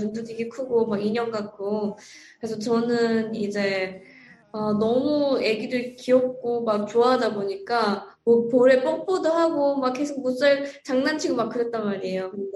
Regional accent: North Korea; now in United States; 그때 당시 제가 고등학교 북한에서 온 지는 얼마 안 됐고

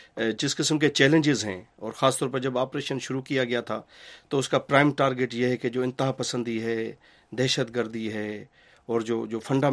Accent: Sindh, Pakistan; سندھ میں چونکہ میرا تعلق دیہات سے ہے

